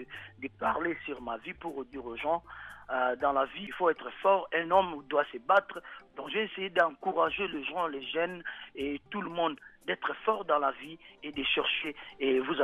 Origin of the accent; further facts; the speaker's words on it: DR Congo; on est des Africains, on est des Congolais